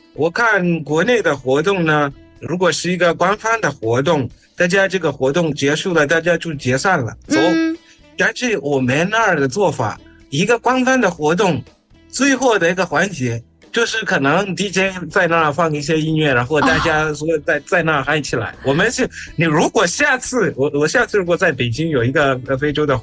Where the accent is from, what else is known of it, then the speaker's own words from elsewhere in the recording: Zimbabwe; 我是来自津巴布韦的